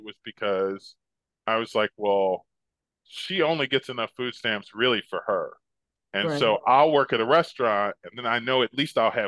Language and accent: English; New Jersey, United States; moved away as an adult; also born or lived in San Diego; I after I graduated from high school, I moved from New Jersey to San Diego. I wanted to, my dad lived there at the time, wanted to get to know him, and I was tired of being cold.